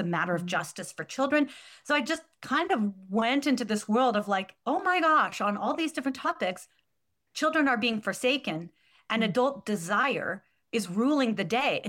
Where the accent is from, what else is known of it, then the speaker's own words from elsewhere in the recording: Portland, Oregon, United States; I'm from Portland, Oregon, which is the exact same thing.